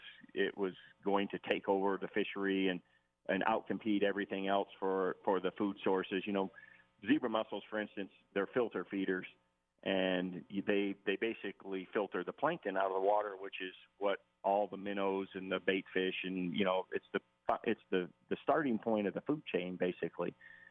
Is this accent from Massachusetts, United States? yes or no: no; Michigan, United States; Well, I grew up in Michigan, and I've fished the Great Lakes my whole life